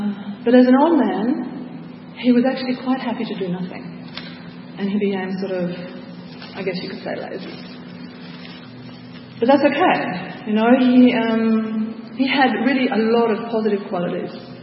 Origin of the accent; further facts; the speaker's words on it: Australia; I'm also an Aussie, so I'm coming home also as an Aussie.